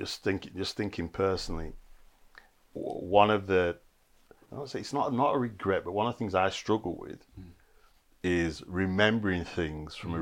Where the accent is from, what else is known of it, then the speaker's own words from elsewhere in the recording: Huddersfield, Yorkshire and the Humber, United Kingdom; I must give a big shout out to Huddersfield, my hometown.